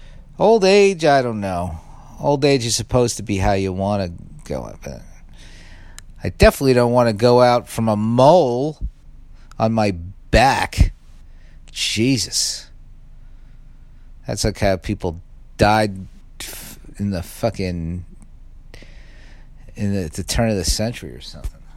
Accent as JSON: {"language": "English", "town": "Staten Island", "region": "New York", "country": "United States", "tie": "born or raised there", "said": "I mean, I grew up on Staten Island, but that might as well be a different. It's like I can get there on public transportation."}